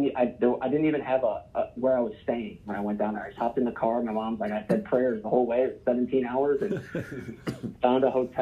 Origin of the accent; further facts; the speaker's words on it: Ohio, United States; So really, the football journey started for me as a young kid growing up in Ohio